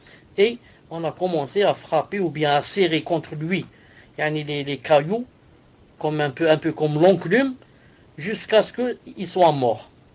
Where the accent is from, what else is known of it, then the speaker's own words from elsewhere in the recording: Algeria; pour aller vers le sud, chez nous en Algérie, dans certains endroits